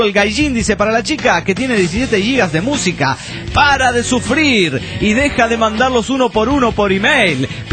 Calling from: Venado Tuerto, Santa Fe, Argentina; de Venado Tuerto, provincia de Santa Fe, República Argentina.

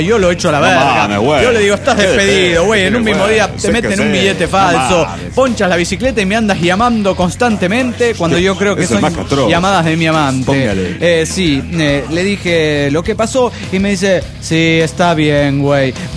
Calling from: Coatzacoalcos, Veracruz, Mexico; de Coatzacoacos, de Veracruz, México.

